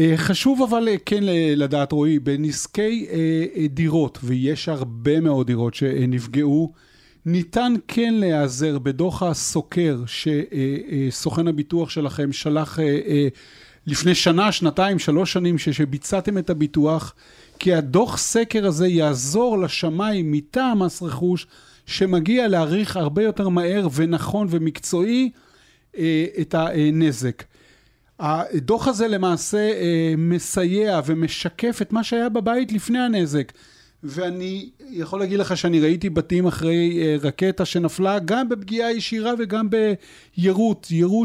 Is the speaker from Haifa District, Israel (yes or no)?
yes; Kiryat Bialik, Haifa District, Israel; now in Kiryat Motzkin, Israel; תושב קריית מוצקין. גדלתי בקריית ביאליק